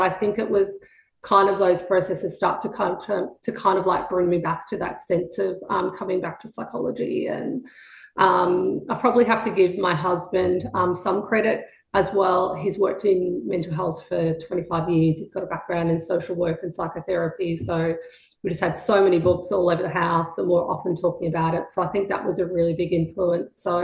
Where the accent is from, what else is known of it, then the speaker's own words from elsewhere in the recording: Williamstown, Victoria, Australia; I think the other thing is that kind of like growing up in Williamstown, like a lot of the players actually lived locally.